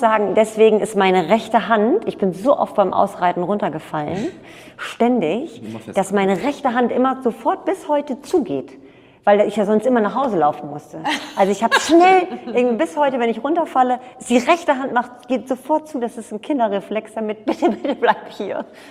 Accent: Norderney, Lower Saxony, Germany; Ich bin ja geboren in der Reitschule Jungmann auf Norderney. Also ich bin ein Inselkind. Ein Norderneyer Inselkind und ja, wir sind geritten. Also meine Familie ist Reiterfamilie.

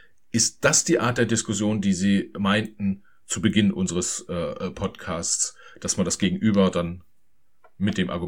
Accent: East Germany, Germany; als Ostdeutscher darf ich das sagen.

